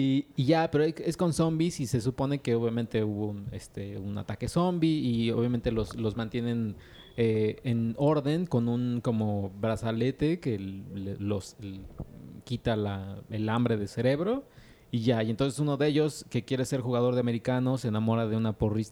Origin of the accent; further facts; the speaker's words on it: Mexico; Si es de, oye, ya, güey, es que somos mexicanos.